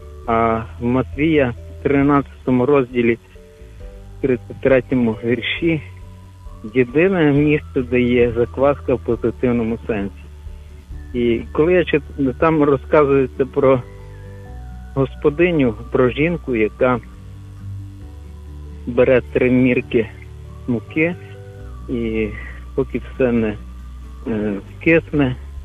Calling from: Lviv, Lviv Oblast, Ukraine; я зі Львова.

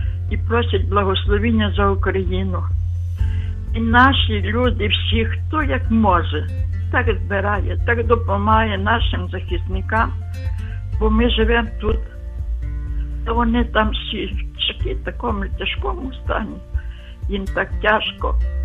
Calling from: Lviv, Lviv Oblast, Ukraine; Я з Львова.

